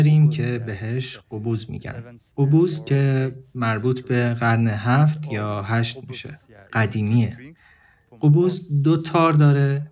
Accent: Almaty, East Kazakhstan Region, Kazakhstan; moved away; من اهل قزاقستان هستم، آلماتی. من در شرق قزاقستان متولد شدم و اونجا بزرگ شدم، اما سالهاست که اینجا زندگی میکنم

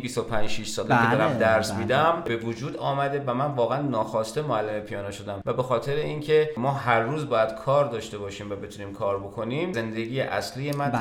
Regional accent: Iran; بعد از طرف دیگه من ایرانی هستم، حتما نمیتونم مثل یه آلمانی یا مثلا مثل یک روس موسیقی کلاسیک اجرا بکنم

